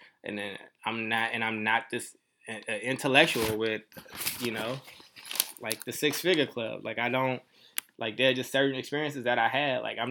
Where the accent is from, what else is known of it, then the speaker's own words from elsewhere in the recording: Chicago, Illinois, United States; also born or lived in Paducah, Kentucky / Oakland, California / Stockton, California; I grew up all over this country. I grew up in Chicago, Illinois, Paducah, Kentucky, and Oakland, California, and Stockton, California.